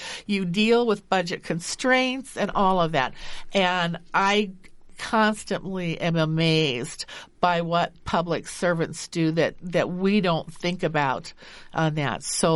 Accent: West Des Moines, Iowa, United States; also born or lived in Mason City; I'm an Iowa native. I was born in Mason City. I went to Valley High School in West Des Moines. That makes me a Valley girl.

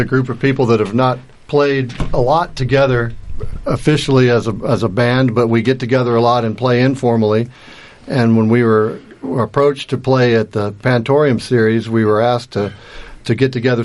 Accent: Georgia, United States; I'm originally from Georgia. My parents still live in the mountains in Georgia, and I just came back from there over spring break.

